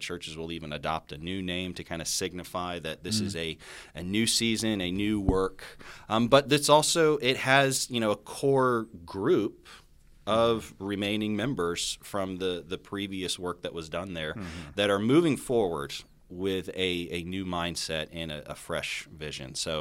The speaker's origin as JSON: {"language": "English", "town": "Chipley", "region": "Florida", "country": "United States", "said": "I know you always think I'm actually from Bonifay, but like it's Chipley."}